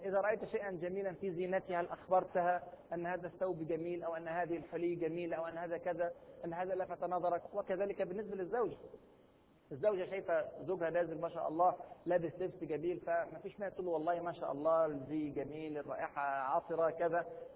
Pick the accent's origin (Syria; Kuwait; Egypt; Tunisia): Egypt; هذه الجملة مشهورة عندنا في مصر، لا شكر على واجب